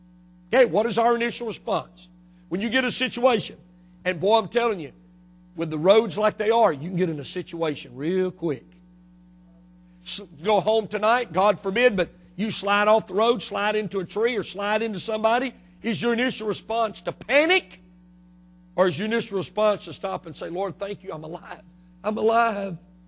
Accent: Mississippi, United States; I was born and raised in Mississippi, went to school in Mississippi

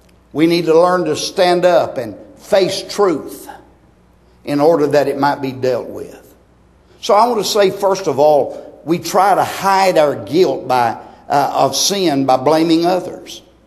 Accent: Texas, United States; When I was a boy growing up in East Texas, we used to call it passing the buck.

